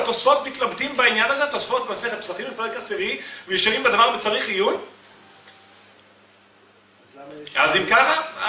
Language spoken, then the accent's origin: Hebrew; Ireland; מה אנחנו באנו מאירלנד? אני כן, אבל כולנו, אני מניח.